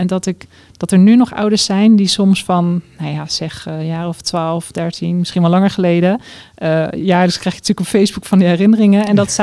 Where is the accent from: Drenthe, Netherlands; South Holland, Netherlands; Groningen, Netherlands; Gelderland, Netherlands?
South Holland, Netherlands; Maassluis; 47 jaar. En ik kom uit Maassluis.